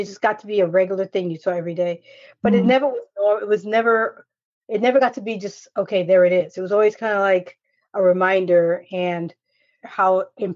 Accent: New York, United States; But it's also interesting because I'm from New York.

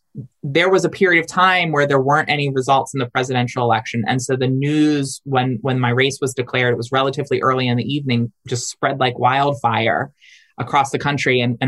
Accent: Delaware, United States; I'm from Delaware, and you know I go back with Joe Biden.

